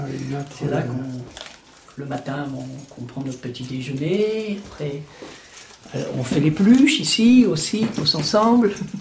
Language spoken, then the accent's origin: French; Saint-Wandrille, Normandy, France; born there; Je suis né en Normandie, dans un village qui s'appelle Saint-Vendry, où il y a une très grande abbaye.